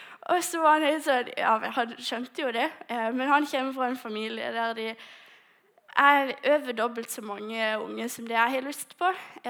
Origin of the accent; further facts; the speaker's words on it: Lista, Agder, Norway; jeg kommer jo fra Lista, og jeg er veldig glad for det.